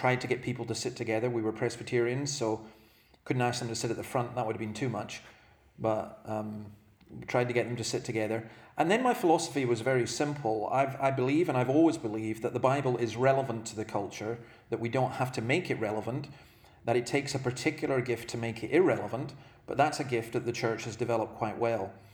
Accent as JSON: {"language": "English", "region": "Scotland", "country": "United Kingdom", "also_born_or_lived": "Berwick-upon-Tweed, England", "lives_now": "Australia", "said": "I'm from Scotland. Although I'll tell you this, but you have to keep it quiet. I was actually born in England, in Berwick-upon-Tweed, which is disputed territory, I know. But I have been a minister in Scotland for 33 years."}